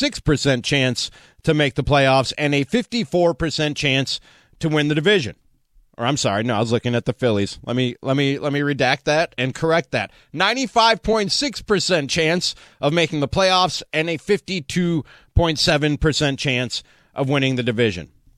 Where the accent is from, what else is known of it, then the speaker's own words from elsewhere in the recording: Chicago, Illinois, United States; Don't worry, born and raised in Rogers Park, lifelong Cubs, Bears, Bulls fan, one of you, okay?